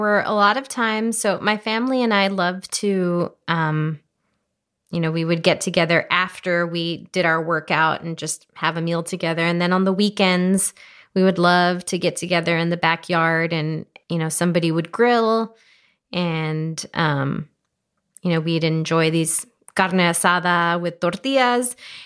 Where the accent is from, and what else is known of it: Laredo, Texas, United States; born or raised there